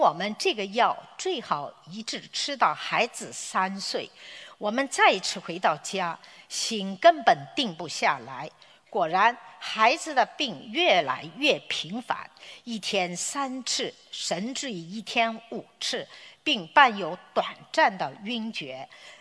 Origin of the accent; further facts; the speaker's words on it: Melbourne, Victoria, Australia; 我来自墨尔本